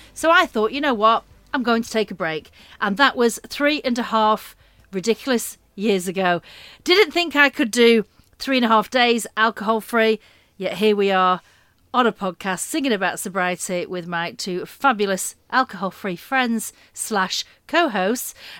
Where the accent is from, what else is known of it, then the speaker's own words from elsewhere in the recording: North West England, United Kingdom; I am from Lancashire in the northwest of England. I'm hurtling towards 50. It's horrific. 48 years old.